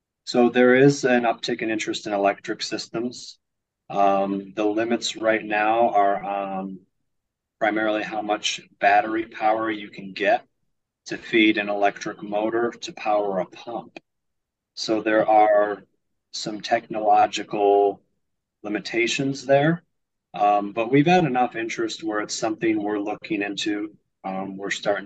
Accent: Fenton, Michigan, United States; Yes, sir. I am a Michigander, born and raised in Genesee County, Fenton, Michigan.

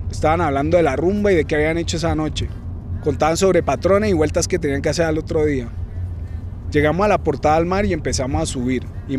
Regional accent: Cali, Valle del Cauca, Colombia; Nosotros somos de Cali, pero esta historia comienza en el Caquetá.

